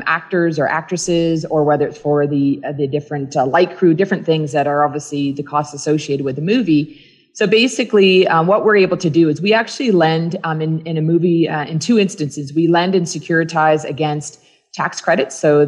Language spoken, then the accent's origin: English; New Germany, Nova Scotia, Canada; I grew up in New Germany, Nova Scotia, but I was actually born in Halifax, Nova Scotia, because there are no hospitals in New Germany.